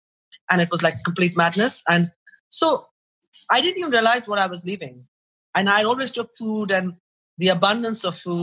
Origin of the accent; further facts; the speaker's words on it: India; I'm an Indian housewife, so this is one thing you always know. In the bazaar, my mother would always roam around and say, you know, keep an eye out and see what there's a glut of.